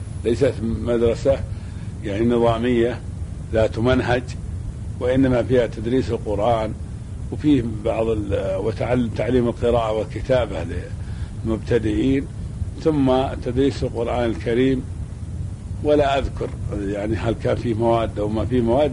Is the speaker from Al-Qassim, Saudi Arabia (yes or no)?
yes; Buraidah, Al-Qassim, Saudi Arabia; born there; أنا ولدت في مدينة بريدة عام 62 للهجرة، يعني 1362